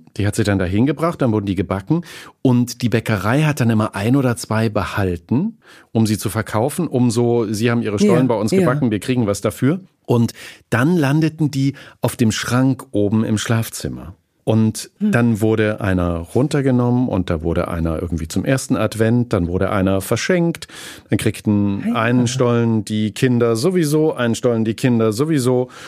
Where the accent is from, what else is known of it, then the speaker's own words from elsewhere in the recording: Apolda, Thuringia, Germany; ist dieses Knäckebrot, das in meiner Heimatstadt Apolda hergestellt wird und wurde. Wir zu DDR-Zeiten aber keins hatten